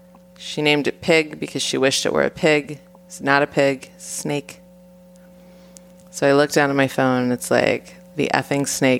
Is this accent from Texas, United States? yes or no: yes; Austin, Texas, United States; to watch NASCAR at the Circuit of the Americas in my hometown of Austin.